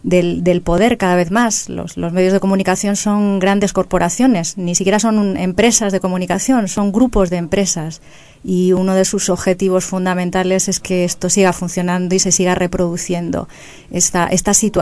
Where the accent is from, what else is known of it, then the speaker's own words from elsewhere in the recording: Madrid, Community of Madrid, Spain; en la asamblea del barrio del Pilar, de donde soy